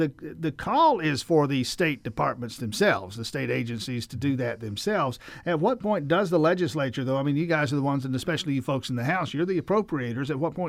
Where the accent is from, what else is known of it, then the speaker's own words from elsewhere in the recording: Georgia, United States; I'm from South Georgia, Grady County.